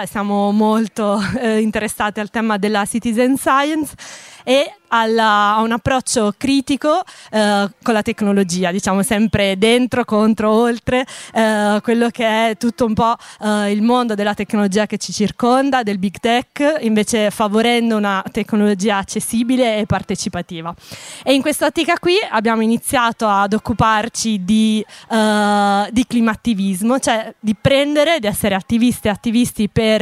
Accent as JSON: {"language": "Italian", "town": "Bologna", "region": "Emilia-Romagna", "country": "Italy", "said": "io vengo da Bologna, non conoscevo, complimenti, super bello."}